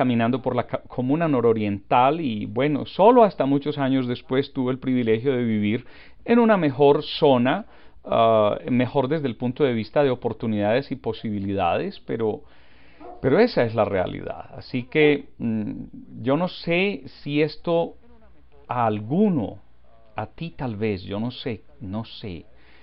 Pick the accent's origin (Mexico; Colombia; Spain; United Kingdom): Colombia; Urrao, Antioquia; born there; Yo nací en un pueblo en Colombia, en Sudamérica, en unas montañas muy lindas. Este pueblo se llama Urrao, en el departamento que sería el equivalente de estado o provincia en otros países, de Antioquia. El departamento de Antioquia es bastante quebrado